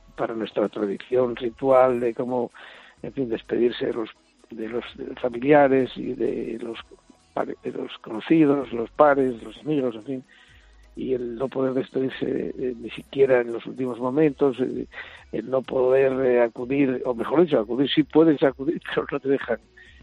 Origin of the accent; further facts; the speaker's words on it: Asturias, Spain; Nosotros que somos de Asturias